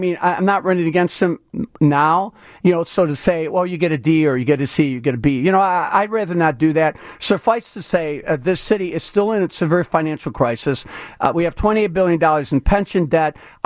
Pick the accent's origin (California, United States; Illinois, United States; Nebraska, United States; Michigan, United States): Illinois, United States; like where you and I grew up on the South Side or the Roseland Pullman areas, those areas are in depression states